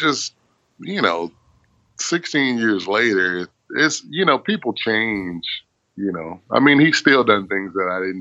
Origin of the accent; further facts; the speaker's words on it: California, United States; I was born actually in California, born and raised.